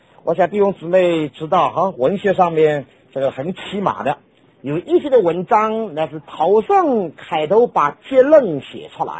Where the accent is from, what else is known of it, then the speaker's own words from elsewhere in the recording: China; 他们从音乐和艺术的眼光看，我们中国人很差劲，没有他们好。